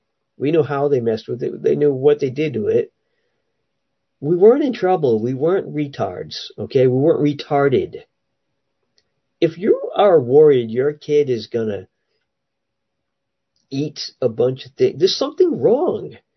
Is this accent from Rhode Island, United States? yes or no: yes; Providence, Rhode Island, United States; born there; And then I kind of thought it was, I wasn't sure if it was Cranston or Providence, because the hospital there is kind of on the line, kind of right near, at least one of the side roads cuts through the edge of Cranston, not Cranston. But it's definitely Providence.